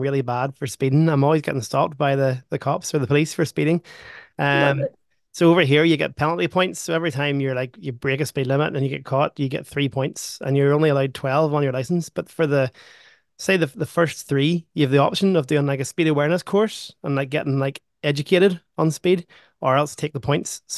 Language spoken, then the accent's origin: English; Belfast, Northern Ireland, United Kingdom; And then I'm from Belfast pretty much.